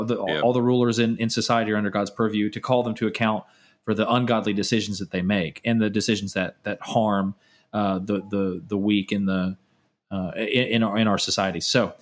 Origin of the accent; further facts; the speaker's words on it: Mississippi, United States; I mean, my home state is Mississippi